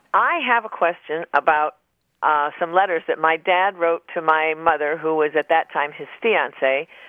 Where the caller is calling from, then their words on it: Norwich, Connecticut, United States; I'm calling from Norwich, Connecticut.